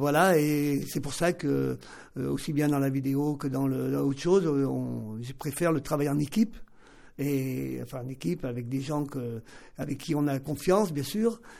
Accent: La Tour-du-Pin, Auvergne-Rhône-Alpes, France; born there; now in Grenoble, France; Moi, je suis né à la Tour du Pin.

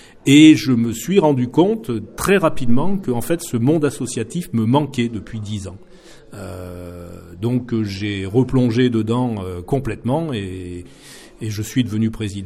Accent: Voreppe, Auvergne-Rhône-Alpes, France; Alors je suis né à Vorep. Et j'ai vécu à Voreppe jusqu'à l'âge de 27 ans où je suis monté à Pommiers-la-Placette.

